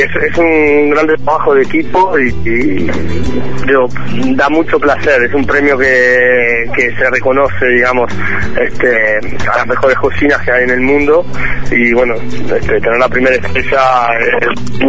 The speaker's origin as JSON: {"language": "Spanish", "country": "Uruguay", "said": "a hablar un poco de lo que es mi país y mi tierra y mis tradiciones, ¿no? Cuando capaz que hace tres o cuatro años atrás era más difícil meter un plato con una idea charrúa"}